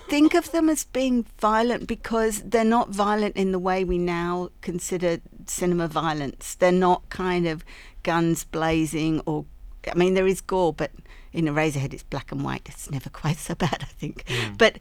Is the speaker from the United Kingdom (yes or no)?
yes; England, United Kingdom; I grew up in England